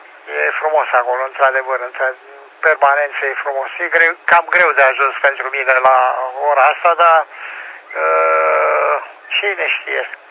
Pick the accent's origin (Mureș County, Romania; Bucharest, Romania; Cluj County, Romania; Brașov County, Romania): Brașov County, Romania; Dâmbu Morii; Asta ca să-ți dai seama, eu am copilărit la Dâmbu Mori.